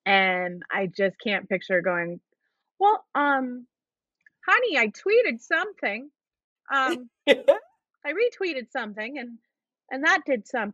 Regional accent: Orlando, Florida, United States; I'm literally from Orlando.

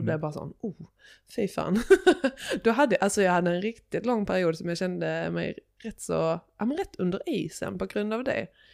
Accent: Ramlösa, Skåne, Sweden; Det är ju liksom söder om Helsingborg lite. Mm. Jättemysigt radhusområde typ.

